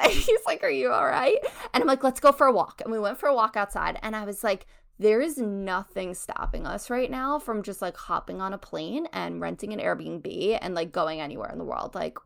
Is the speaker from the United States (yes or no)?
yes; New York, United States; accent: New York; This might be my New York accent, the Marriott.